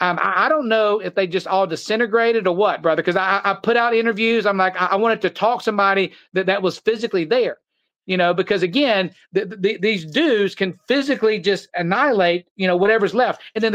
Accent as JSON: {"language": "English", "country": "United States", "said": "You know, I'm still an American. This is a free country."}